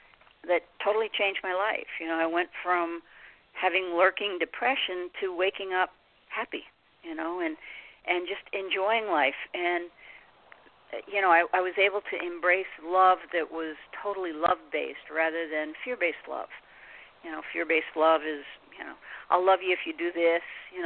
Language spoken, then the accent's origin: English; New York City, New York, United States; Okay. Well, I grew up in New York City, and from the get-go, I was an explorer. I used to sneak out at night as a young girl and just explore. And I grew up in the 50s, and it was very much, I lived right at the edge of the Bronx.